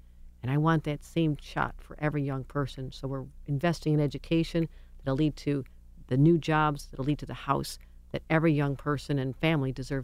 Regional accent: Buffalo, New York, United States; And I grew up in Buffalo, and my parents were involved in something called Housing Opportunities Made Equal.

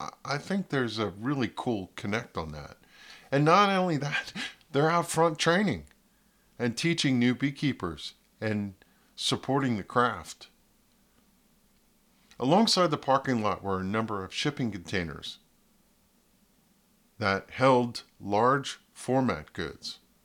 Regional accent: New Jersey, United States; Even though I'm from New Jersey, I had heard in my travels

